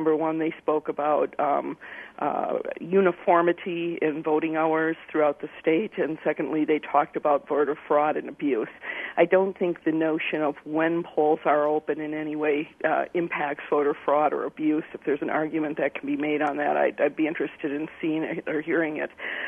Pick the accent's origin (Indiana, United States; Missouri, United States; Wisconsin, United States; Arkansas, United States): Wisconsin, United States; Fond du Lac; in my hometown of Fond du Lac, you're able to go to City Hall during the times, or whatever, the City County Government Center